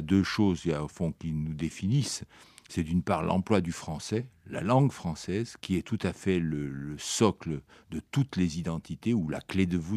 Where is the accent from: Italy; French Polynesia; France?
Italy; first language Italian; French is a second language; je parle par exemple très bien ma langue maternelle, la langue de ma mère, c'était l'italien.